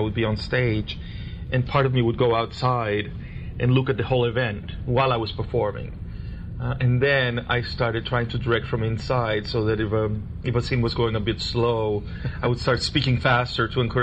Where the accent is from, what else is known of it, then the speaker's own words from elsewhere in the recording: Caracas, Capital District, Venezuela; Well, I had a very interesting upbringing because I was born in Caracas, Venezuela